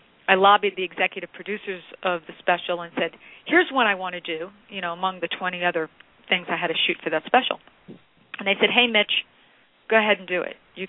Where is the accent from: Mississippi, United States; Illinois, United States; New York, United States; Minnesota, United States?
New York, United States; I'm from New York.